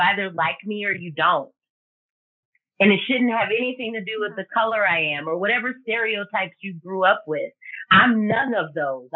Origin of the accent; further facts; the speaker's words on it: the South, United States; Yeah, but it's like, it goes against everything I was raised. I was raised in the South.